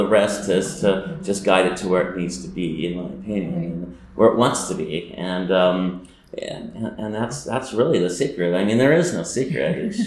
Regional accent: Santa Maria, California, United States; now in Paso Robles, United States; I'm from Santa Maria, so it wasn't that far. But it is a world of difference. Moved here.

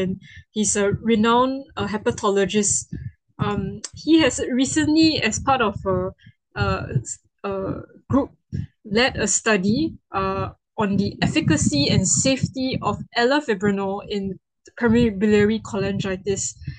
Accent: Singapore; I'm from Singapore

